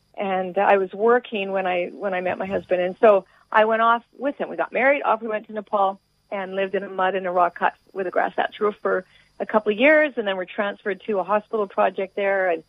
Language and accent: English; Alberta, Canada; But I grew up in Alberta on the prairies, so I was a landlubber girl through and through.